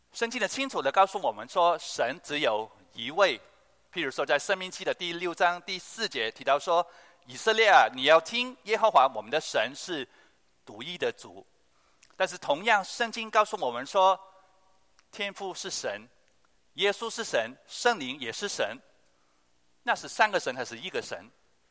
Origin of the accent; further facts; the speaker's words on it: Hong Kong; 我们香港人说这个